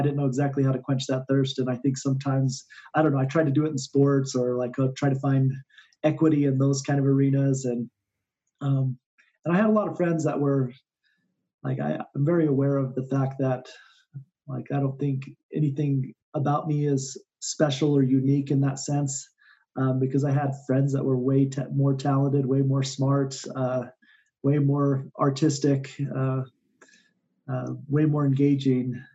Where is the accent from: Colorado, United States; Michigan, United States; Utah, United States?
Utah, United States; also born or lived in Oklahoma; Interesting enough, I was born in Oklahoma, but I grew up down in southern Utah in the Four Corners area in this small town. My dad was a school teacher on the Navajo Reservation, and we ended up living down there.